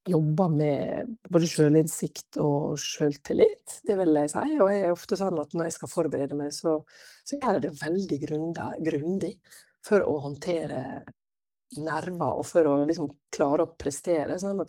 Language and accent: Norwegian; Sykkylven, Møre og Romsdal, Norway; also born or lived in Ørsta; Jeg flyttet fra Ørsta til Sykkylven da jeg var 10 år. Og det var litt krevende fra å være sånn sentrumsbarn i Ørsta og bo i et byggefelt og sånn. Så flyttet vi inn på en gare inn i Velledalen